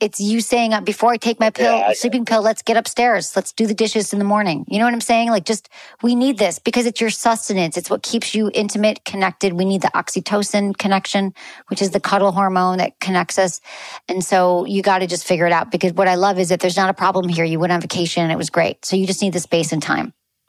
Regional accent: Michigan, United States; I got excited because Michigan. I'm from Michigan, but you're in Minnesota.

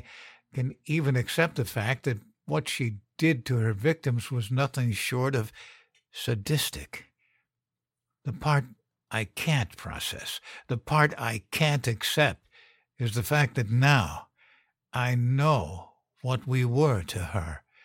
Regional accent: Idaho, United States; born there; I was born in Idaho in 1987. I never met my father.

